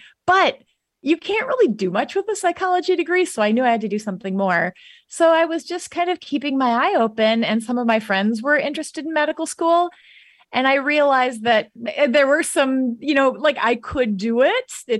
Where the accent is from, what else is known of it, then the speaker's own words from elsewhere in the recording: Wisconsin, United States; Like, I knew I was a Badger because I grew up in Wisconsin